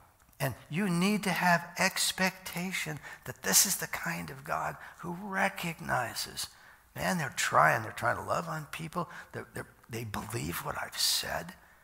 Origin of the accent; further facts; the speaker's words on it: Iowa, United States; It's like, I'm from Iowa. Did I mention that? I haven't today. Well, I am